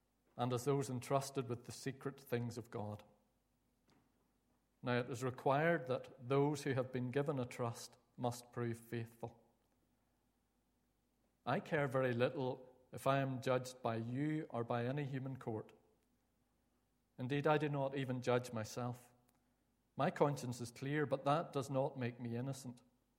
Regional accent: Northern Ireland, United Kingdom; I'm sure you've already worked out after just a few words that I'm from Northern Ireland.

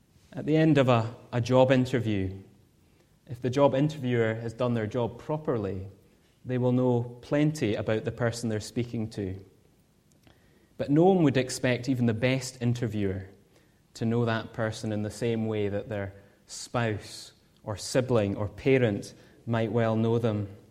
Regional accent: Scotland, United Kingdom; You might hear my accent and know I'm from Scotland.

